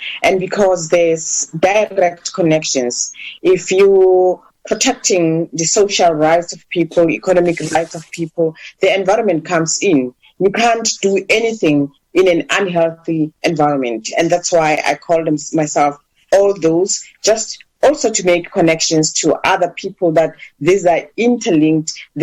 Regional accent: Soweto, Gauteng, South Africa; I grew up in Soweto. And at the time, when I grew up as a student, I grew up at a time when the uprisings were high. As a teenager around the 70s

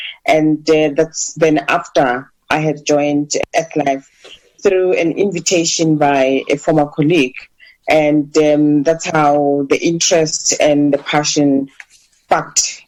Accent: Soweto, Gauteng, South Africa; I grew up in Soweto. And at the time, when I grew up as a student, I grew up at a time when the uprisings were high. As a teenager around the 70s

